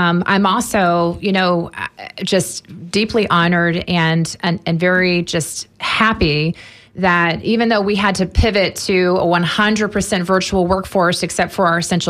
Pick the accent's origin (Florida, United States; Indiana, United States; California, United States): Florida, United States; Plant City; I did grow up in this area. I graduated from Plant City High School.